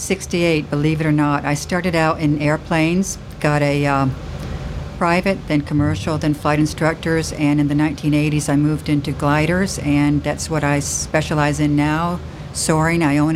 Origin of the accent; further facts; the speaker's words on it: Minnesota, United States; I'm from Minnesota, and this field is in Stanton.